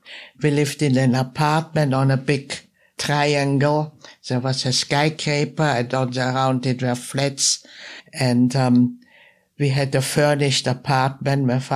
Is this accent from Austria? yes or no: yes; Vienna, Austria; I said, I come from Vienna. She said, oh, you speak German? I said, yes.